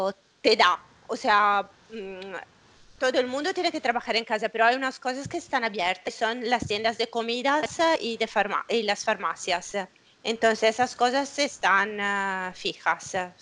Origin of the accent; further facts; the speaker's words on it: Italy; no hay más las pizzerías que para nosotros, tú sabes, es como que un italiano sin pizza no puede quedarse